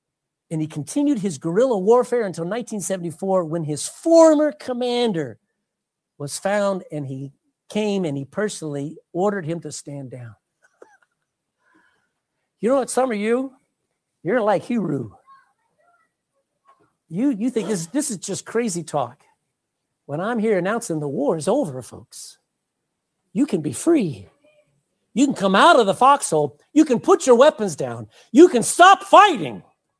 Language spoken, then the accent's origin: English; Texas, United States; now in Ireland; I'm a Texan. I live in Ireland, but I'm a son of God.